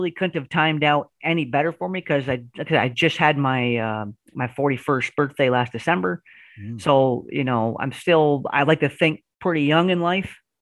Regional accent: Malone, New York, United States; I'm about 8 miles from the Canadian border, so I'm way up north. And you know, I mean, I'm born and raised in Malone. You know, just kind of grew up locally.

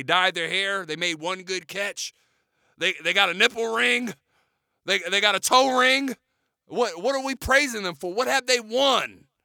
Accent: San Francisco, California, United States; I am from San Francisco. I am a Bay Area boy, San Francisco team.

